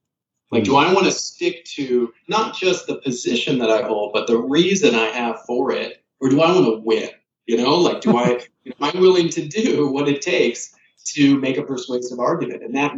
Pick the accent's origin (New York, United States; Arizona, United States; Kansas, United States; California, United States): Kansas, United States; also born or lived in South Carolina, United States; I grew up in Kansas and South Carolina.